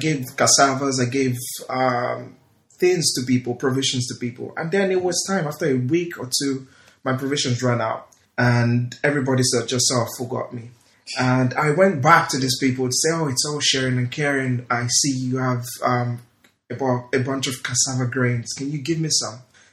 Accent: Lagos, Nigeria; I was born in Lagos. I mostly grew up in Lagos, and I schooled there till it was time for university.

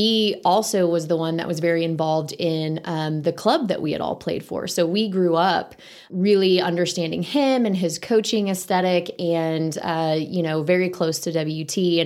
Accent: Amarillo, Texas, United States; So I was born and raised in Amarillo. This is my hometown. This is what I know. This is where my family is.

